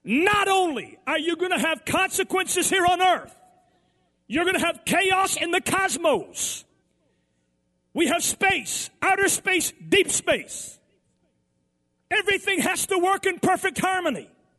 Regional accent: Eastern Canada, Canada; since I hail from Eastern Canada, where that has the highest tides in the world, 60 feet high, twice a day

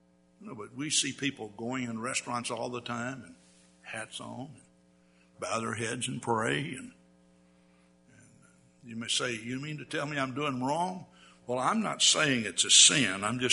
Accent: Texas, United States; Well, I grew up in Texas, never been to the Alamo, and of course one thing that when you have Texas history, you hear a lot about the Alamo.

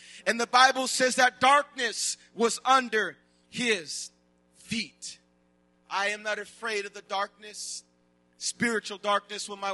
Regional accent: Los Angeles, California, United States; When my wife and I first got married, of course, we came from California, from the Los Angeles area.

